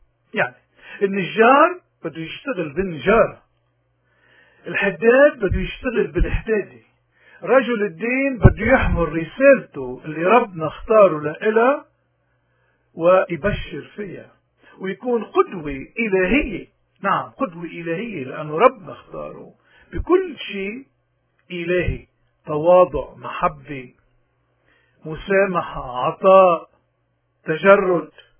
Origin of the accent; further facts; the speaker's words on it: Lebanon; وكل المبادئ اللي انبنت عليها حياتنا كلبنانيين وخصوصا الموارني تحديدا